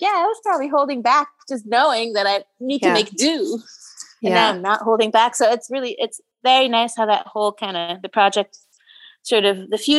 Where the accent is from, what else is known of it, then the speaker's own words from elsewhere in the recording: Switzerland; I'm half Swiss, and my mother is actually American. But I was raised in Switzerland.